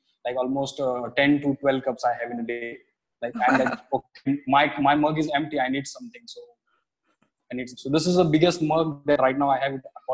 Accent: Thane, Maharashtra, India; I'm from India, from the Thane city.

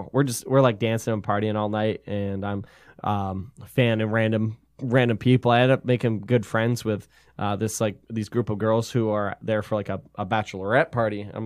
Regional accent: Buxton, Maine, United States; I'm from Maine originally. And when people ask me where I'm from in Maine, I'll say Portland. I'm not from Portland. I'm from Buxton, which is near Portland, right?

